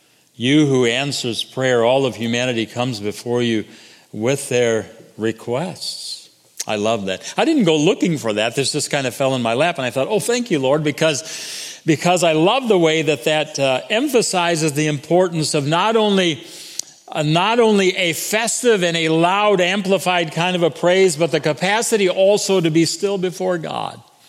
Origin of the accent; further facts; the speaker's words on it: Flint, Michigan, United States; I'm from Flint, Michigan. I don't know anything about camping on the beach.